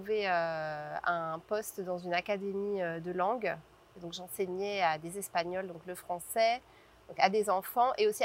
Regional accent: Auvergne-Rhône-Alpes, France; moved away as an adult; also born or lived in New York, United States; Alors de... à la base, je suis originaire de Lyon.

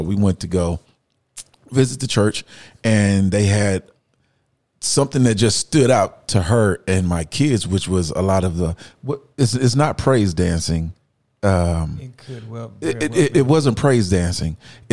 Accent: Texas, United States; growing up with it, you know, I went to Fifth Ward Church of Christ growing up in Fifth Ward. And that was a huge church.

